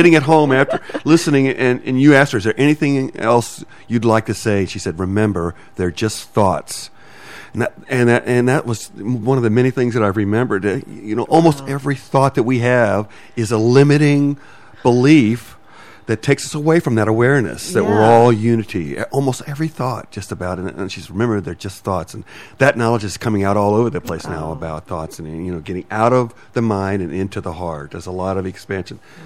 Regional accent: St. Louis, Missouri, United States; also born or lived in Greenville, South Carolina; I remember when we moved from Greenville, South Carolina to St. Louis, Missouri, which where my family's been since 1959.

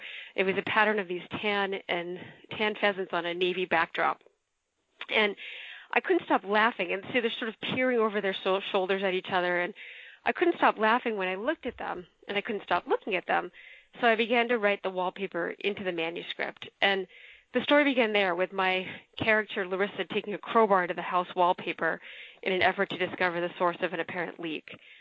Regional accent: Massachusetts, United States; So I grew up on the North Shore of Boston.

